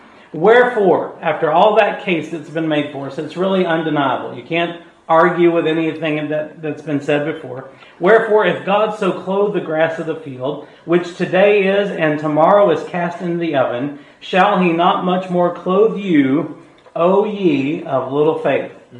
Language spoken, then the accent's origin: English; Luling, Texas, United States; I grew up in Luling, where when we got a fashion trend, it was 12 years too late, right?